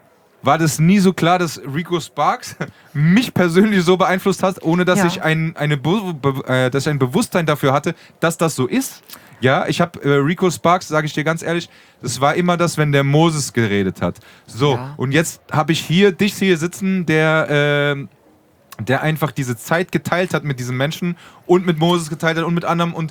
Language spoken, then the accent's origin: German; Frankfurt, Hesse, Germany; ich bin ein geborener Frankfurter.